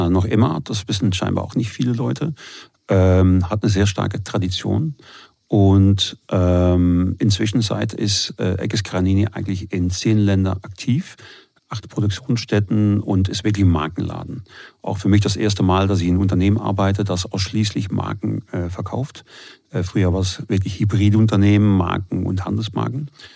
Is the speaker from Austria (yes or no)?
no; Belgium; now in Munich, Germany; ich bin gebürtiger Belgier, wohne in München und pendel derzeit Richtung Niederolm. Die ganze Woche quasi da vor Ort. Bin verheiratet, 3 Kinder und wohne seit 2006 jetzt in Deutschland.